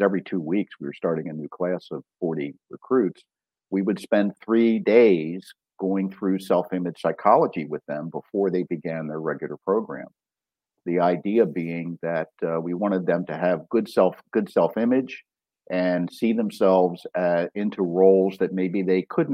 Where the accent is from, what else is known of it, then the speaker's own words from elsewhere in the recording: Baltimore, Maryland, United States; And then I left for Baltimore, my hometown, because it was the largest city in the U.S. at that time without a religious science community.